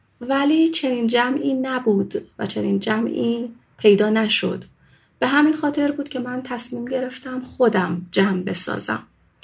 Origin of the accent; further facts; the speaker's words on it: Shiraz, Fars, Iran; moved away as an adult; now in Mashhad, Iran; از شهر خودم شیراز، جایی که توش به دنیا اومده بودم و بزرگ شده بودم، مهاجرت کنم به مشهد. وقتی اومدم مشهد 30 ساله بودم